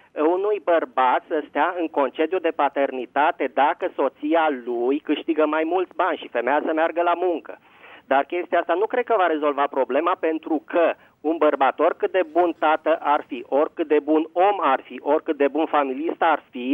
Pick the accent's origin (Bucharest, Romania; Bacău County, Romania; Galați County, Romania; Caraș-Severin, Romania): Bucharest, Romania; sunt azi din București.